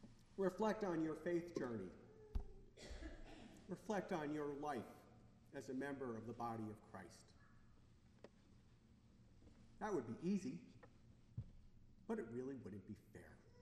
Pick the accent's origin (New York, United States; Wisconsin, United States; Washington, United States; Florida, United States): New York, United States; born there; I was born in 1964 in Westchester County, New York.